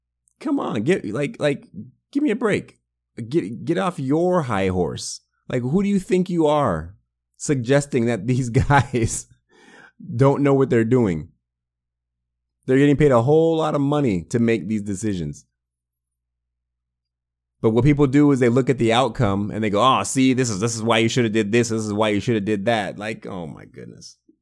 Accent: Bremerton, Washington, United States; I'm born and raised in Bremerton, okay? I took the ferry across. We used to have season tickets in the Kingdome.

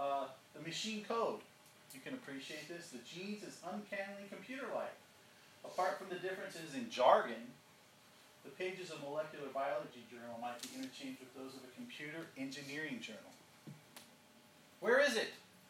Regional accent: Barstow, California, United States; Sorry, I am from Barstow here.

